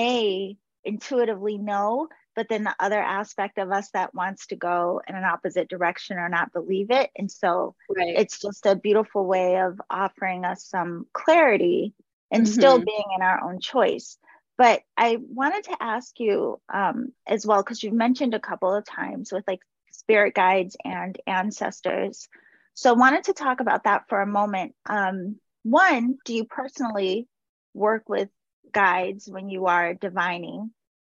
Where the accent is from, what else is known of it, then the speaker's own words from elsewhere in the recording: Massachusetts, United States; I grew up in Massachusetts, and so like spent a lot of time going to the witch museum and the witch house